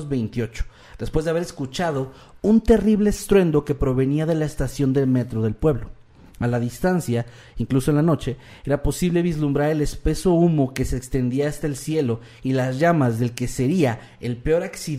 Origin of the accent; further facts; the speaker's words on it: Utica, New York, United States; Yo soy de Útica y nunca escuché el término hamburguesa.